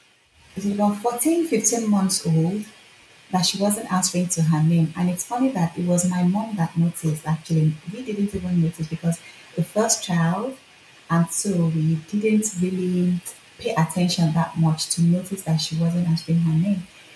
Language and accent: English; Nigeria; now in Finland; I am Nigerian, but I have lived in Finland for 8 years